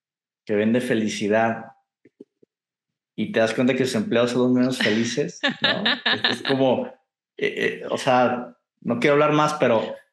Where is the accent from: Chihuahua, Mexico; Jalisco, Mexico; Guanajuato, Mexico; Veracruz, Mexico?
Jalisco, Mexico; Guadalajara; Acuérdate que soy de Guadalajara, entonces ya con C casi no hay.